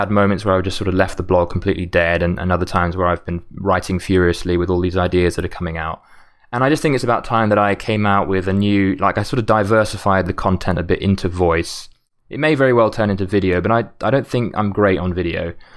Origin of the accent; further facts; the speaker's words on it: United Kingdom; also born or lived in Denmark; I'm actually English, in case some of you are wondering, not Australian, from the UK. My mum is from Austria, actually. I'm half Austrian. My dad is from the UK. But I was born in Denmark